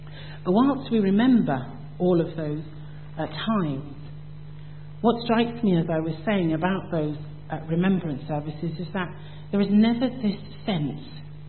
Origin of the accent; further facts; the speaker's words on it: Jamaica; my heritage is that I am from the Commonwealth country or island of Jamaica